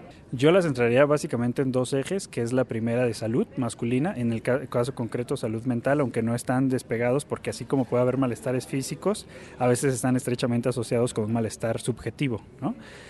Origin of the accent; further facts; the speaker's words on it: Querétaro, Mexico; Vengo de la ciudad de Querétaro